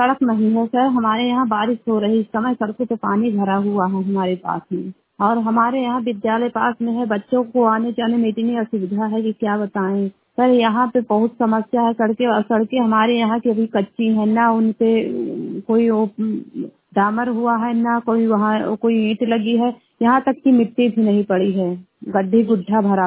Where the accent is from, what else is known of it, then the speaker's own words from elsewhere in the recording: Bansipura, Uttar Pradesh, India; हमारा गांव बंसीपुरा और मधेपुर कुर्मी जिला गोंडा तहसील करनैलगंज के अंतर्गत हमारा गांव है